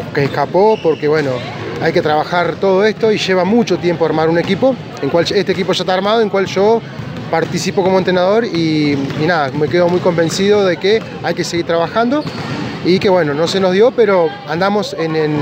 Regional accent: Cervantes, Río Negro, Argentina; yo vengo justamente de Cervantes, un pueblito que también hay mucho vóley

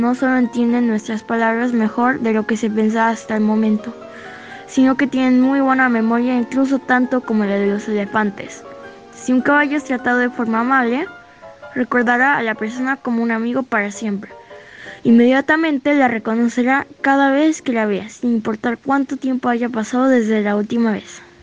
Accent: Oaxaca, Mexico; tengo 11 años y soy de Oaxaca.

